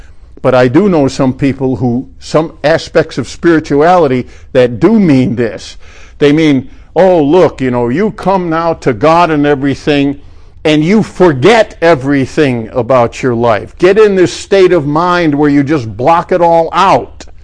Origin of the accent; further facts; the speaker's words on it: New York, United States; I grew up in New York, but I've been around country people enough, so I know what a yoke is.